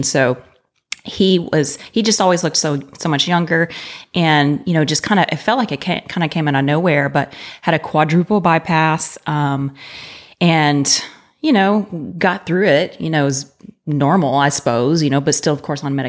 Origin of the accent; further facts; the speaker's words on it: Texarkana, Texas, United States; So I have born and raised in Texas, but I grew up in East Texas in Texarkana.